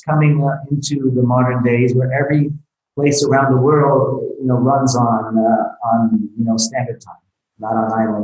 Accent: New Jersey, United States; born there; Yes, I was born in the States, New Jersey, but my mother's Ecuadorian

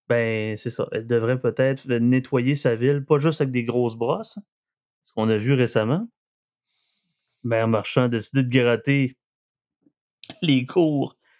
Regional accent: Sherbrooke, Quebec, Canada; Écoute, je viens de Sherbrooke, pourtant, je reste. Pour ça, je reste à Sherbrooke, je reste là.

